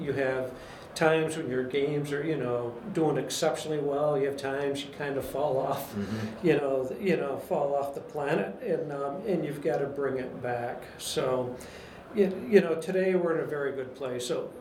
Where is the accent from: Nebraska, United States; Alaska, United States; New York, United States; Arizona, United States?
New York, United States; New York's my home state. Mm-hmm. Not New York City. I'm from the Finger Lakes area of New York.